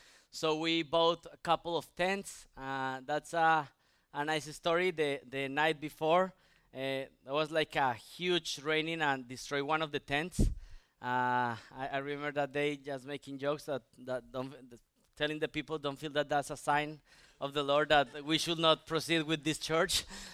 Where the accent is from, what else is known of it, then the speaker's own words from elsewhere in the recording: Colombia; moved away as an adult; I came to study here to the States in 2015 to study at the Master Seminary. I came from Colombia with my wife.